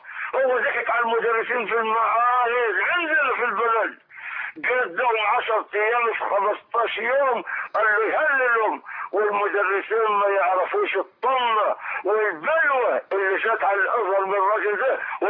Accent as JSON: {"language": "Arabic", "region": "Upper Egypt", "country": "Egypt", "said": "يا مولانا عندنا في الصعيد"}